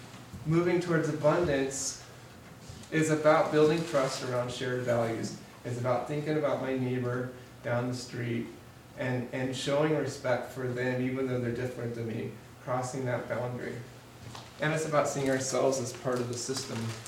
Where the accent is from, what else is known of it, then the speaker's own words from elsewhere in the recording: Missouri, United States; when I was growing up in Missouri, we go out to Colorado to a place called St. Mary's Glacier.